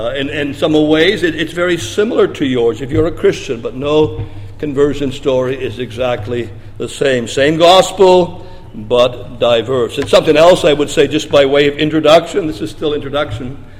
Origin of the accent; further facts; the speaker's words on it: Nephton, Ontario, Canada; most of my teenage years were spent in a little small mining community, Nefton, Ontario, not all that far from Peterborough.